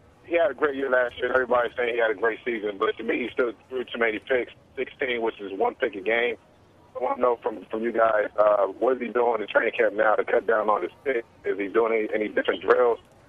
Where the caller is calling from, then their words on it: Maryland, United States; calling from Maryland.